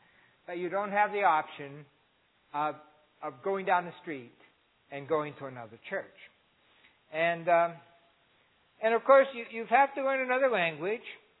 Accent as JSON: {"language": "English", "town": "Erie", "region": "Pennsylvania", "country": "United States", "tie": "born or raised there", "also_born_or_lived": "Corry", "said": "I grew up in Erie, spent some time in Corey."}